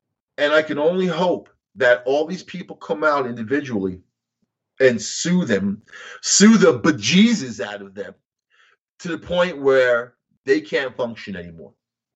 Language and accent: English; Rockville Centre, New York, United States; I grew up in Rockville Center, home of the Archdiocese on Long Island, right?